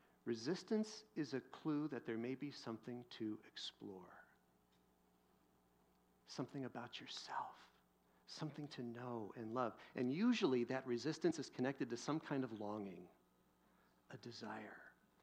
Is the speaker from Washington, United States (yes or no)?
yes; Seattle, Washington, United States; now in Idaho; it seems like when I tell people I'm from Seattle, it's just like, you must be so happy to get out of there